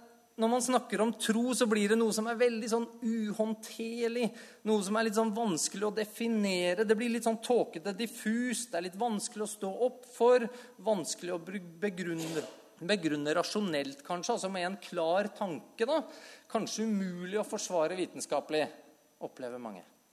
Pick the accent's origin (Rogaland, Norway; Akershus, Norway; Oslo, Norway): Oslo, Norway; Og så kommer jeg fra Oslo, hvor alle er veldig akademiske, i hvert fall så liker de å tro det, og det blir jeg kanskje litt sånn påvirket av.